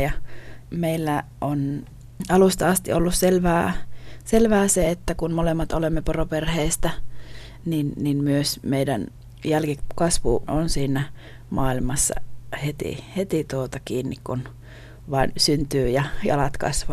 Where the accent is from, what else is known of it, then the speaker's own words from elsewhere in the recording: Sevettijärvi, Lapland, Finland; Minä itse olen syntynyt ja kasvanut Sevettijärvellä, joka on kolttasaamelainen kylä.